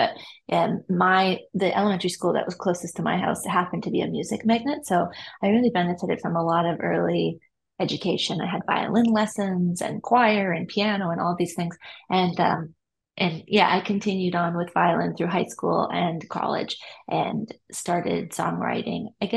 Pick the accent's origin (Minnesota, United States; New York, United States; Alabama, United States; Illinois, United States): Minnesota, United States; Duluth; I'm Minnesota based. I was born and raised in Duluth.